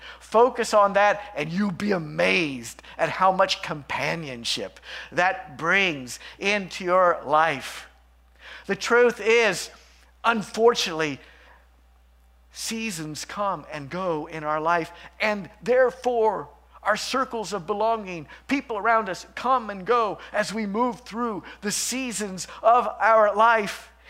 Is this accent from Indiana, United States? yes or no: yes; Acton, Indiana, United States; I grew up here in Indiana, Acton, Indiana. Ever heard of it? It's down in Franklin Township, a little hole-in-the-wall town.